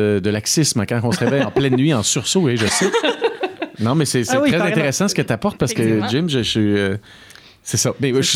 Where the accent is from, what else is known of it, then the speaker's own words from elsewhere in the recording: Quebec, Canada; probablement que c'est teinté justement parce que je suis québécois, je comprends leur accent